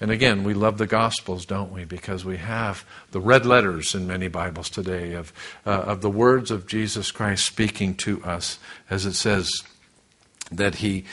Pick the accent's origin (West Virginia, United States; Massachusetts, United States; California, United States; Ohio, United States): Massachusetts, United States; and I'm ashamed because I'm from Massachusetts